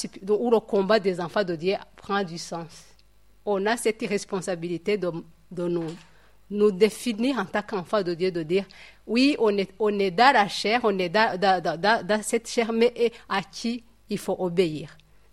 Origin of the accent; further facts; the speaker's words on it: Rwanda; now in Switzerland; moi, en tant que rwandaise ou africaine, il y a la façon de vivre pour moi, en tant que rwandaise.